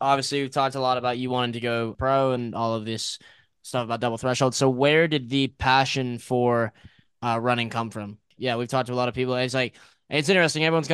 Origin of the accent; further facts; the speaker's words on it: England, United Kingdom; I'm from England originally, so that's why.